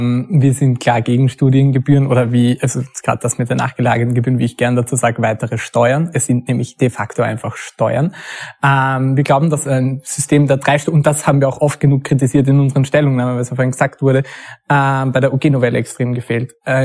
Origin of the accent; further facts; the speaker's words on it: Graz, Styria, Austria; Das erste, ich komme aus Graz, deswegen sind wir